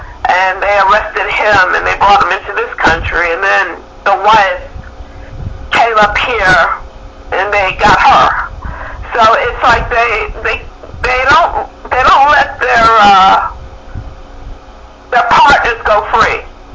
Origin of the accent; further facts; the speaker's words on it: Washington, District of Columbia, United States; So that was very much a big issue during my time growing up in Washington.